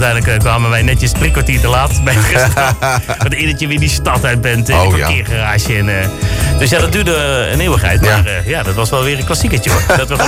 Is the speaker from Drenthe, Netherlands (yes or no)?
no; North Brabant, Netherlands; Ik zei, we komen uit Brabant.